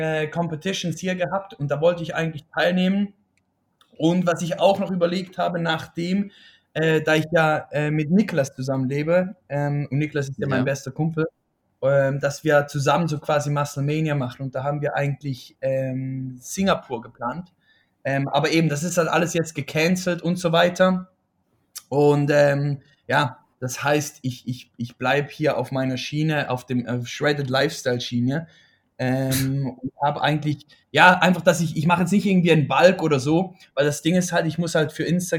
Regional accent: Switzerland; now in Indonesia; Ich komme aus der Schweiz, 24 Jahre alt.

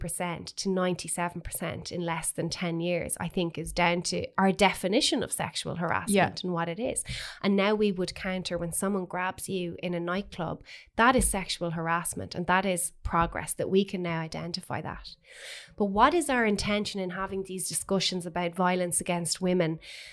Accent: Ireland; growing up in Ireland, there was always this undercurrent of the idea of the missing woman

